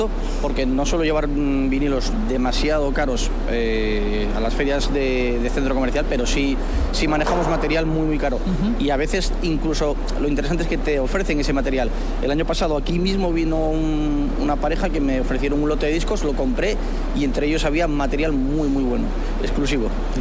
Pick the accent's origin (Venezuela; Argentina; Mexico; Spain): Spain; Oviedo, Asturias; Soy de Oviedo, de Asturias.